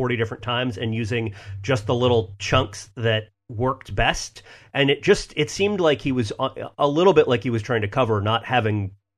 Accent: Florida, United States; And I grew up on the Gulf Coast of Florida, not too far from the shore of Louisiana, where, you know, this is where this takes place. The beaches where I grew up were decimated for a time by the Horizon disaster.

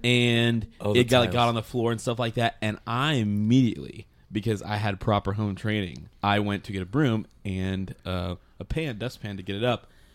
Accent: Georgia, United States; I'm from South Georgia.

